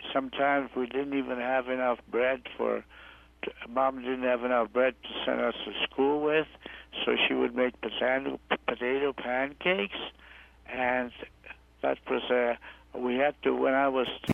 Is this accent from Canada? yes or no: yes; Athabasca, Alberta, Canada; My dad was a miner, and when I was 5 years old, I come to the town of Athabasca, and we moved across the Athabasca River, about 16 miles north of the Athabasca River, and that's where I spent my 15 years.